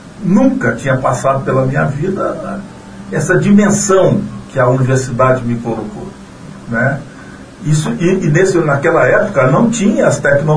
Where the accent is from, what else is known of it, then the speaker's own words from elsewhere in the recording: Afonso Cláudio, Espírito Santo, Brazil; Porque eu sou do distrito de Serra Pelada, no município de Afonso Cláudio.